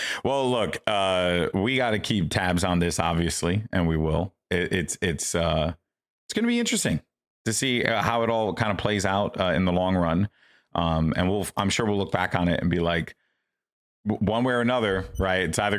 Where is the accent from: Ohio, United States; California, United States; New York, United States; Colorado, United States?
New York, United States; As a New Yorker who values and prides himself on a good dap up, that right there was a 10 out of 10.